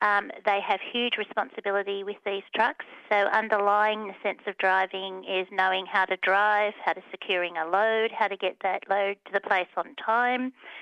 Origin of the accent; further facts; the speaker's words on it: Sydney, New South Wales, Australia; Well, I'm from South Sydney